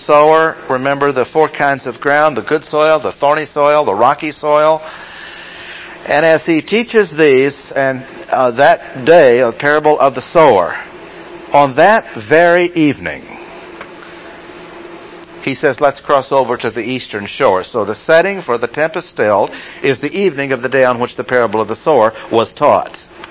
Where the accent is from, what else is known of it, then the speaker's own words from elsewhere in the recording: Midwest, United States; Since we're all from the Midwest, you know what it's like to see the cumulus clouds in the afternoon